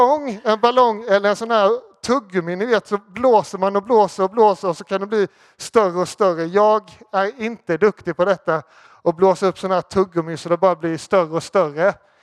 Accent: Småland, Sweden; Jag kommer själv från Småland och där tycker vi om saker som är billigt.

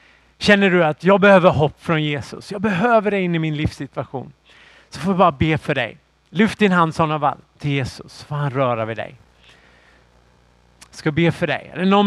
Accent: Jönköping, Jönköping County, Sweden; när jag växte upp i Jönköping så var man ju på hockey.

